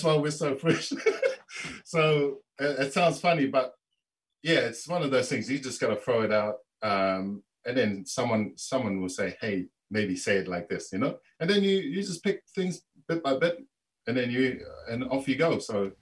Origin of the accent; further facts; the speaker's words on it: Tuvalu; first language Tuvaluan; English is a second language; I don't worry too much about the Tuvalu language, because that's my mother tongue.